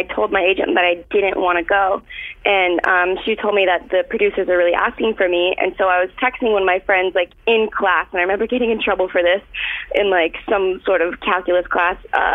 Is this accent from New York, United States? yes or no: no; Florida, United States; I'm from Florida.